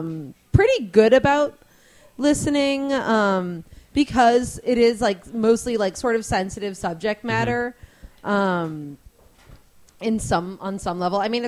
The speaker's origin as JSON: {"language": "English", "town": "Rochester", "region": "New York", "country": "United States", "said": "Rochester, New York."}